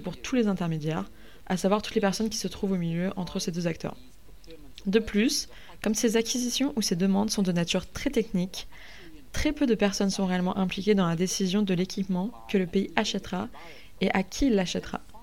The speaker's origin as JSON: {"language": "French", "country": "South Africa", "second_language": "French", "said": "pardonnez mon manque de vocabulaire. Je viens d'Afrique du Sud"}